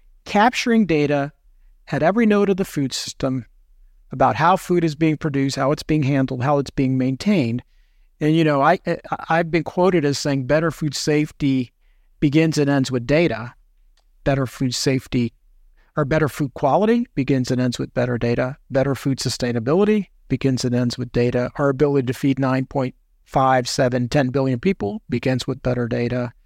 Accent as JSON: {"language": "English", "region": "New York", "country": "United States", "said": "I was born in Manhattan and then moved outside of the city. So I'm a New Yorker by birth and still identify as a New Yorker."}